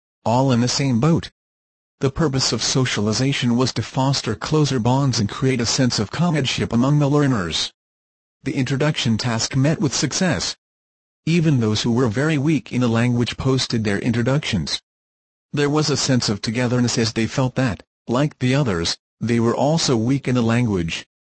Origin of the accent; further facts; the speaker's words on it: Perlis, Malaysia; English is a second language; You know, I'm from Perlis and I grew up and attended school in a rural area too. I was not good in English when I was young